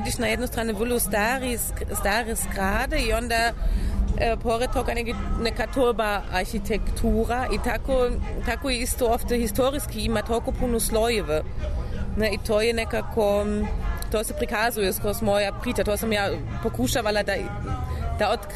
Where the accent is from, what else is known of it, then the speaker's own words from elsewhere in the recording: Leipzig, Saxony, Germany; Ja sam rođena u Leipzigu